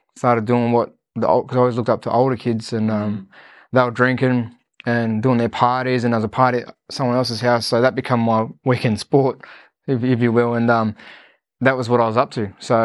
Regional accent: Sydney, New South Wales, Australia; so I suppose just before I hit my teens, life was great upbringing, played a lot of sport

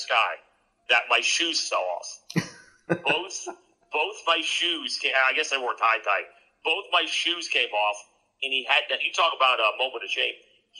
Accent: Winston-Salem, North Carolina, United States; Moravia, my hometown of Winston-Salem.

